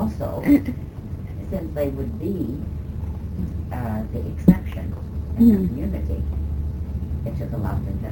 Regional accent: Oklahoma, United States; born there; I was born in Indian Territory.

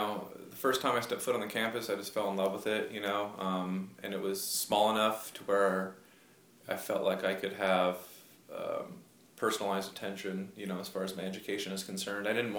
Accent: Covina, California, United States; also born or lived in Pasadena; I was born in Pasadena, California, in January of 1984, and we were living, my family was living in Covina at the time, and that's where I grew up, spent my entire childhood in Covina

